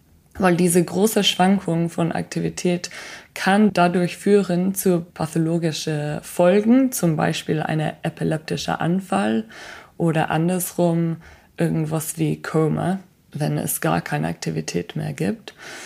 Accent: United Kingdom; German is a second language; now in Germany; ich komme aus Großbritannien und meine Eltern können kein Deutsch reden.

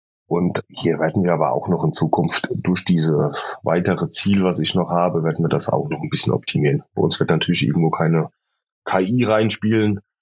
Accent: Aschaffenburg, Bavaria, Germany; Ich komme aus Bayern. Fahre gerne nach Aschaffenburg in die Heimat.

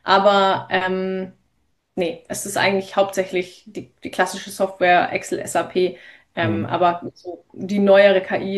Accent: Bavaria, Germany; Ich bin am Ammersee geboren, groß geworden, aufgewachsen

